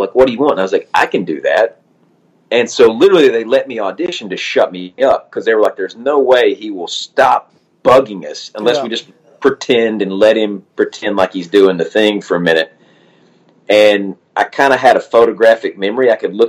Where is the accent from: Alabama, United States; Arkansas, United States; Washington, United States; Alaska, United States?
Alabama, United States; now in California, United States; I grew up in Alabama. And so when I moved out here, first thing everybody that I spoke to was like, get rid of the accent.